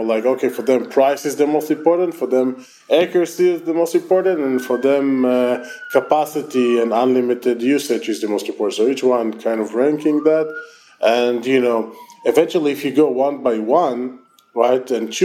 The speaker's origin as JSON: {"language": "English", "country": "Israel", "accent": "Israeli", "second_language": "English", "said": "because you hear, for instance, my terrible Israeli accent, right?"}